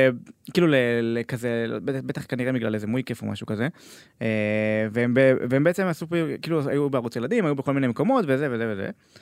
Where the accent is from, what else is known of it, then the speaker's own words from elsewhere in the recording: Ashdod, Southern District, Israel; also born or lived in Jerusalem / Netanya; אני אשדודי, למדתי גם באשדוד. ואז הייתי שנתיים, לא, הייתי 5 שנים בירושלים, ואז שנתיים בנתניה, ואז חזרתי לאשדוד.